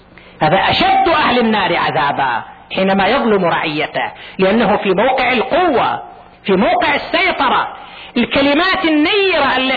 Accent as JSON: {"language": "Arabic", "region": "Eastern Province", "country": "Saudi Arabia", "said": "في جمعية عندنا في الدمام، جمعية تأهيل المعاقين، وفيها ناس أيضا من أبناء منطقتنا"}